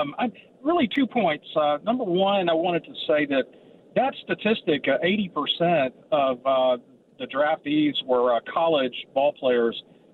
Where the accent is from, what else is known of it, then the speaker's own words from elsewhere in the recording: Conroe, Texas, United States; Okay, you're from Texas. I played high school at Conroe, north of Houston.